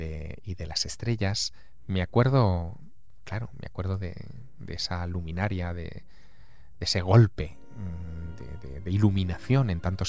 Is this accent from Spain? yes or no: yes; Teruel, Aragon, Spain; cada vez que regreso a mi ciudad natal, a Teruel.